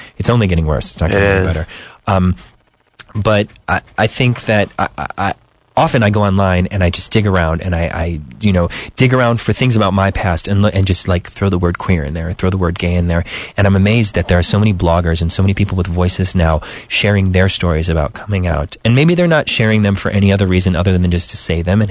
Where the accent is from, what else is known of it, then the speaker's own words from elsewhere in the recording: Chicago, Illinois, United States; I mean, I'm born and raised in Chicago. I knew what was going on in Lakeview as far back as I can remember.